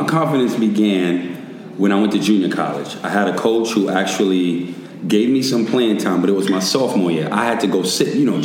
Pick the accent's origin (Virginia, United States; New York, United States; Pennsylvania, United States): New York, United States; You know, growing up in New York, as we all have, in the street ball circuit, you know, we tend to exaggerate certain things, overexpress certain things.